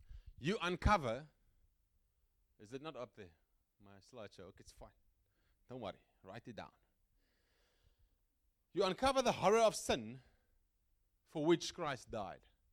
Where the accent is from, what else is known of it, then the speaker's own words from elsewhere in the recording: South Africa; you can just look at us as a South African society. I love South Africa. It's a wonderful country.